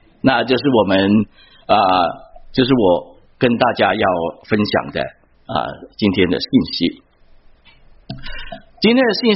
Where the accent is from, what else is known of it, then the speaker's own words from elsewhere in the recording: China; 我们中国人很好玩，就左耳进就右耳出。